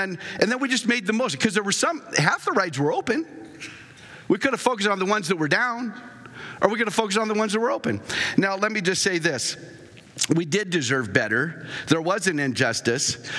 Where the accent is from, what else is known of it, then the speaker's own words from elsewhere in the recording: Washington, United States; Yeah, but we're from Washington State. We're in Florida going to Busch Gardens.